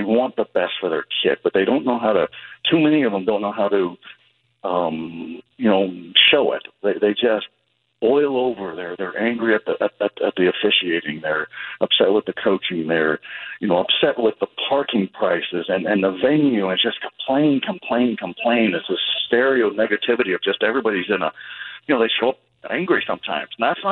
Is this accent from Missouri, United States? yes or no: no; Enterprise, Oregon, United States; Northeastern corner, Wallowa County, up there in the mountains, a little town, Enterprise High School.